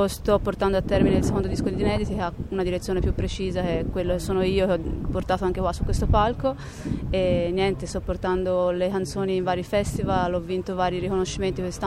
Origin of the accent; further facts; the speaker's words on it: Florence, Tuscany, Italy; Sono di Firenze